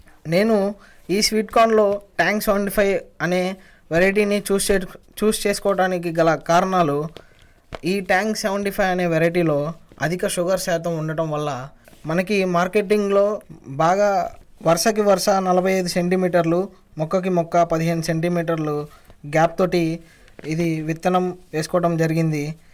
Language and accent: Telugu; Mulakaluru, Andhra Pradesh, India; మా ఊరు ములకలూరు, నర్సరావుపేట మండలం, గుంటూరు జిల్లా, పల్నాడు జిల్లా. నేను ఒక సామాన్య రైతు కుటుంబానికి చెందిన వ్యక్తిని.